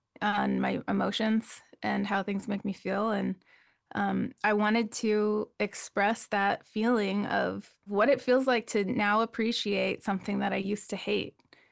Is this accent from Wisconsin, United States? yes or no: yes; Wisconsin, United States; moved away; growing up in Wisconsin with that feeling, I felt a little bit trapped there. Like I knew that if I wanted my career to go farther, I really had to leave Wisconsin.